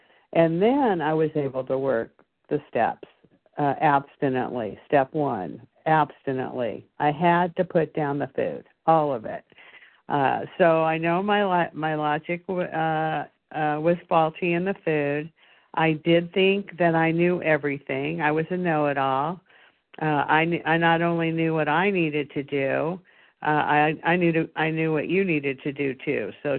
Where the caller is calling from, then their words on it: California, United States; in California